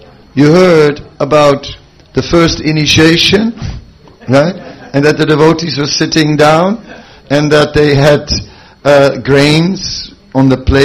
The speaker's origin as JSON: {"language": "English", "country": "Netherlands", "said": "because I am from Holland"}